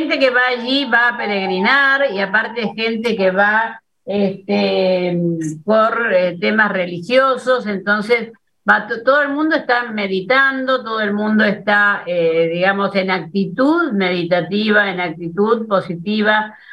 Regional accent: Argentina; India es muy especial. Y lo digo yo como argentina

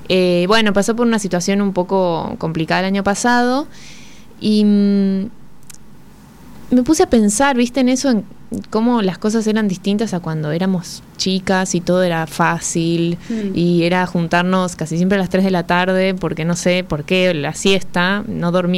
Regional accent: La Rioja, Argentina; also born or lived in Buenos Aires; En realidad nací acá en Buenos Aires, pero sí, a los meses me fui a vivir a La Rioja porque ahí ya vivían mis papás. Entonces, ahí me crié.

